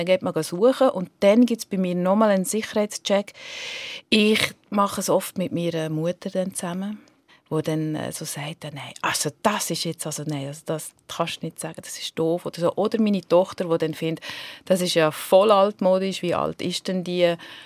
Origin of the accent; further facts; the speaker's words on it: Valais, Switzerland; accent: Walliser; mich immer ein bisschen geschämt für meinen Dialekt. Das Mischmasch, wo nie jemand gewusst hat, von wo kommt die jetzt und so. Und dann habe ich irgendwann, ist mir zu kompliziert mit dem Walliser